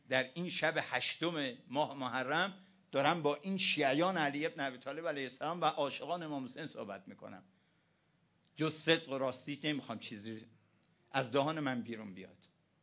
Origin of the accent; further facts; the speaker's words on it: Iran; مردم چجوری با ما برخورد میکنن تا میفهمیدن ما ایرانی هستیم